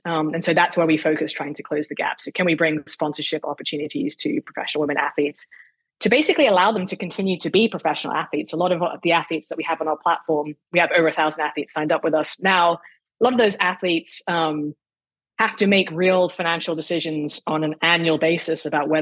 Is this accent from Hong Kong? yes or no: yes; Hong Kong; I grew up in Hong Kong.